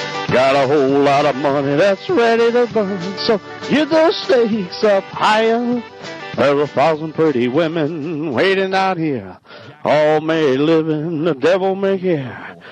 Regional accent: Las Vegas, Nevada, United States; All right, I'm from Las Vegas. I'm broadcasting live here in Las Vegas.

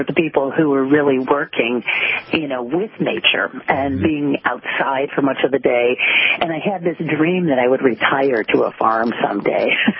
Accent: Kalamazoo, Michigan, United States; I'm from Kalamazoo, Michigan, and, you know, there's a huge amount of excellent farmland in Michigan

